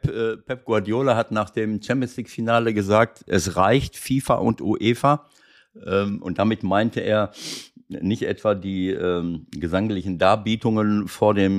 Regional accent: Schloss Holte-Stukenbrock, North Rhine-Westphalia, Germany; born there; 69 Jahre alt, geboren in Schloss Holte-Stukenbrock.

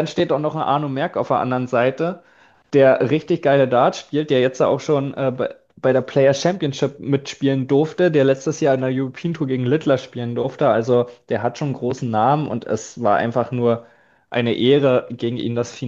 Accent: Brandenburg, Germany; weil halt die Fahrten extrem weit sind für mich als Brandenburger.

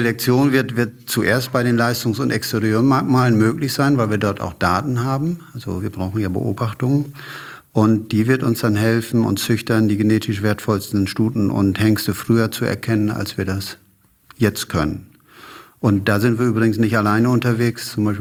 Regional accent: Lower Saxony, Germany; ich bin ja in Ostfriesland aufgewachsen und da ist man naturgemäß umgeben von erfolgreichen Rinder- und Pferdezüchtern.

